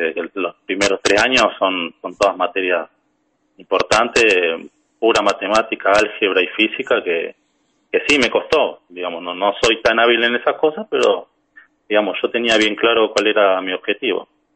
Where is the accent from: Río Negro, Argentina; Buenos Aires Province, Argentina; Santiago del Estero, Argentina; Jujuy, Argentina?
Buenos Aires Province, Argentina; Campana; No, yo en realidad soy de Campana, provincia de Buenos Aires. Después de que me recibí de técnico electromecánico, Me decidí por la ingeniería en electrónica y bueno, la cursé allá en la UTN de Medrano.